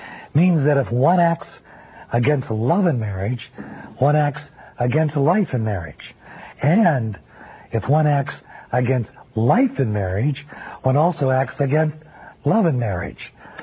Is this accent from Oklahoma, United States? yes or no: no; Denver, Colorado, United States; I'm from Denver, Colorado. I'm a Capuchin Franciscan